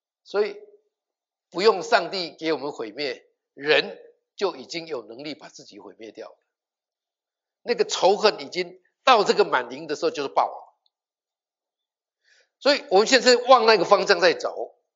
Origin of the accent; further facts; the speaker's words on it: Taiwan; 我从台湾来的哈，我讲的普通话你们听起来就怪怪的